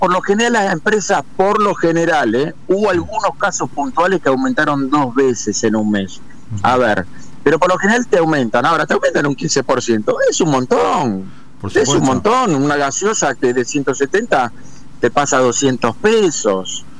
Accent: Argentina; somos argentinos, bueno, y vos sabés lo que somos con la inflación.

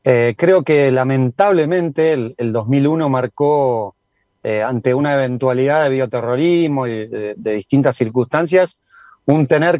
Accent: General Las Heras, Buenos Aires Province, Argentina; Desde el lugar de donde soy, General Las Heras, siendo un productor y elaborador

